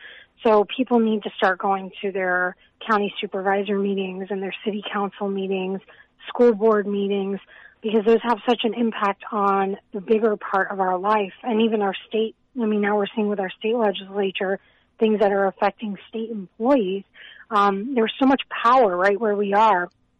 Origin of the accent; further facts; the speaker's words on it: Florida, United States; moved away as an adult; now in Iowa, United States; I'm actually originally from Florida. I lived there my whole life. I didn't leave there until I came to Iowa nearly 4 years ago.